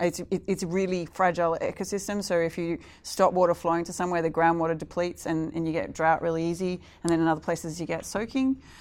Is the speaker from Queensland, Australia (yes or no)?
yes; Queensland, Australia; which I'm from Queensland, so I know is a bad idea, right?